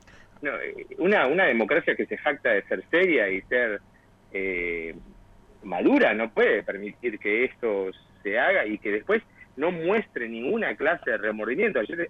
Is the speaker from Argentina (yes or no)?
yes; Argentina; yo soy argentino